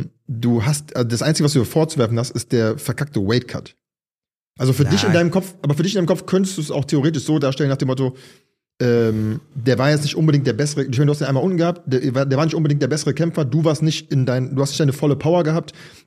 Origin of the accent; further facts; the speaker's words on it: Düsseldorf, North Rhine-Westphalia, Germany; now in Berlin, Germany; In Düsseldorf, in meiner Heimatstadt.